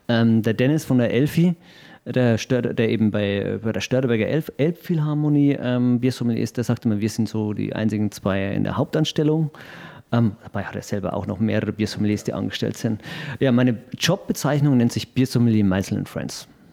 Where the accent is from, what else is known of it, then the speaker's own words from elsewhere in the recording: Coburg, Bavaria, Germany; Bin ursprünglich aus Coburg, das ist jetzt von Bayreuth, eine Stunde, 1,15 weg.